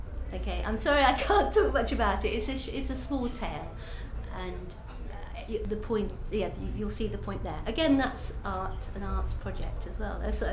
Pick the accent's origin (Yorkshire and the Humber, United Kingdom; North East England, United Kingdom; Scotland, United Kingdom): Yorkshire and the Humber, United Kingdom; Wakefield; I come from Wakefield in West Yorkshire, and sadly, it's a little known place